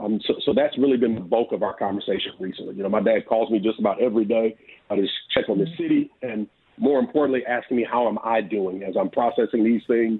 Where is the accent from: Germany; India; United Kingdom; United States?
United States; Mount Pleasant; I didn't grow up in the inner city. I grew up in Mount Pleasant. So I definitely would say I grew up as a child of privilege in a lot of ways.